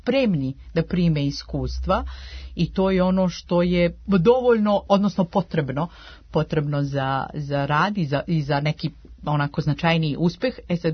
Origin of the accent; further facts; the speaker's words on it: Užice, Zlatibor District, Serbia; Moje Užice, moj rodni grad je i znamo i sami u kakvoj situaciji.